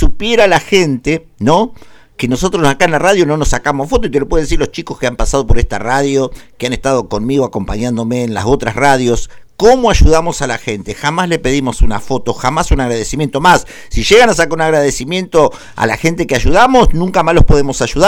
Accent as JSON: {"language": "Spanish", "country": "Argentina", "said": "porque viste que somos raros los argentinos"}